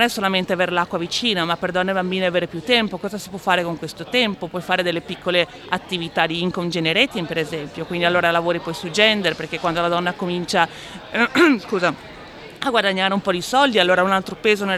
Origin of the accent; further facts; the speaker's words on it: Adelaide, South Australia, Australia; quindi vengo da Adelaide, sono molto emozionata di essere qua a Melbourne